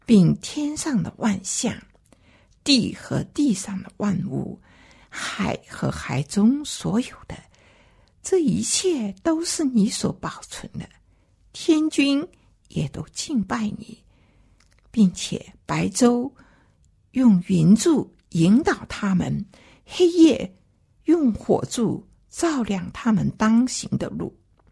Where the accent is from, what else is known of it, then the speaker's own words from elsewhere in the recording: China; 我们中国人都喜欢一个福字